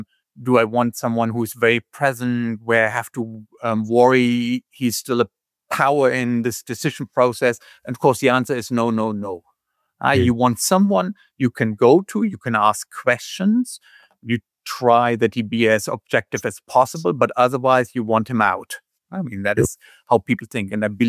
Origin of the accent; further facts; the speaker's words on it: Hanover, Lower Saxony, Germany; English is a second language; now in Hamburg, Germany; And it happened to be that we live in Hamburg all together, although I grew up in Hanover, but no one stays in Hanover.